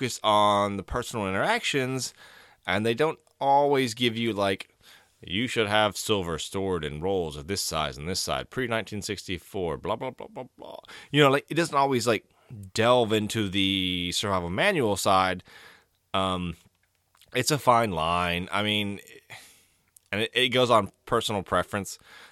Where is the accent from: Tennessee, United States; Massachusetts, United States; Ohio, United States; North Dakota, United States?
Tennessee, United States; I am from Tennessee. I've lived my entire life born and raised in Tennessee. My Southern accent at least to my own ears, is not that good.